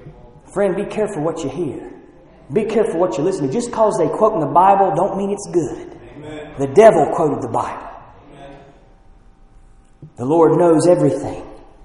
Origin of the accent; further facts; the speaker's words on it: Charlotte, North Carolina, United States; There's a pastor near my hometown in Charlotte, North Carolina